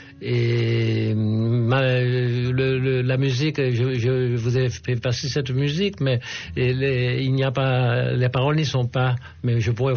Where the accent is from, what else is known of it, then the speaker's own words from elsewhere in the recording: Benet, Sud-Est, Haiti; je suis né en Haïti, dans un petit village qui s'appelle Benet, et non loin de Jacmel. Et j'ai grandi